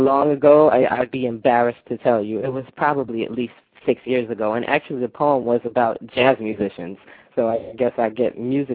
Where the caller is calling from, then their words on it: New York City, New York, United States; I'm calling from New York City.